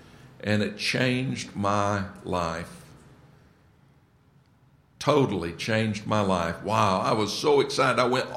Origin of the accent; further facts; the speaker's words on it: Huntington, Pennsylvania, United States; And I grew up in Pennsylvania, in the middle of the state. The town is Huntington, Pennsylvania, near Altoona.